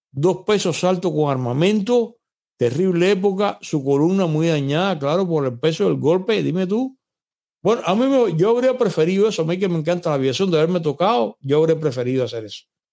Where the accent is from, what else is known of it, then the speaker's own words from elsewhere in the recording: Cienfuegos, Cuba; Lo pasé en La Habana, soy de Cienfuegos.